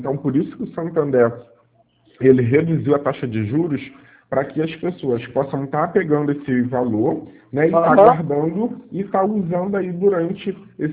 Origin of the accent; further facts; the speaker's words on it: Rio de Janeiro, Brazil; Sou do Rio, sim, Vila Isabel.